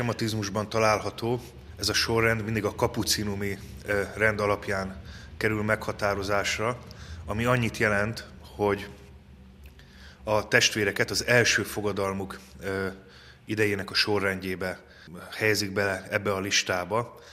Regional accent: Budapest, Hungary; Pasaréti illetőségű vagyok. Ez azt jelenti, hogy egy ferences plébánián nőttem föl kisgyerekkorom óta.

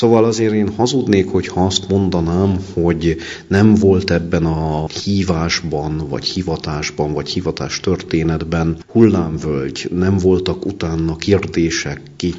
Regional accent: Vajszló, Baranya, Hungary; az én szülőfalumban. Az általános iskolai tanulmányokat ott végeztem Vajszlón.

